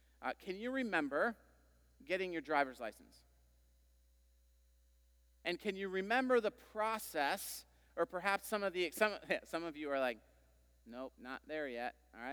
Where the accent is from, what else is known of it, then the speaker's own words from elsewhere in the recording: Holland, Michigan, United States; I remember through public school there growing up in Holland, Michigan, that we would just, that was something that was offered through the school during the summer.